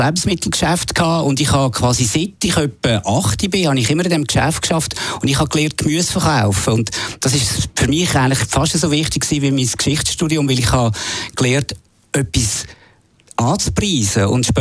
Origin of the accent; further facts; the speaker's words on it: Baden-Württemberg, Germany; Also, ich bin 49, ich bin ein Badener mit italienischen Vorfahren